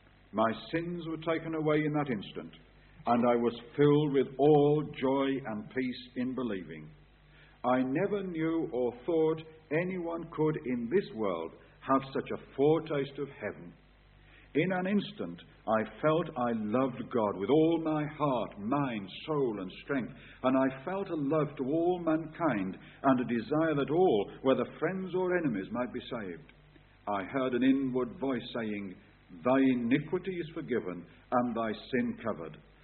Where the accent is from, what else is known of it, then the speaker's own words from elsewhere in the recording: Darlaston, West Midlands, United Kingdom; I'm also from Staffordshire. It's interesting, I come from a town, I was born and bred in a town called Darlaston, which is between Wolverhampton and Wensbury.